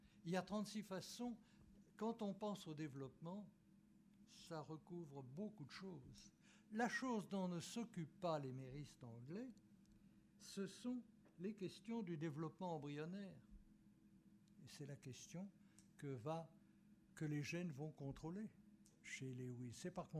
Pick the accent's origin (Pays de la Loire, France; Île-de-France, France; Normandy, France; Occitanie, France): Île-de-France, France; Paris; born there; après tout, je suis né à Paris.